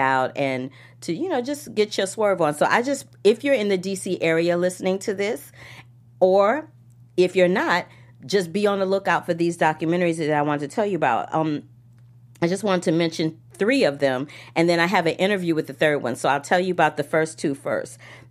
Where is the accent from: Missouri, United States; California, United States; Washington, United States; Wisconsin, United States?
Missouri, United States; St. Louis; I'm really proud to be from the Midwest. And when I was growing up in St. Louis, it was a place where you literally could leave your doors unlocked.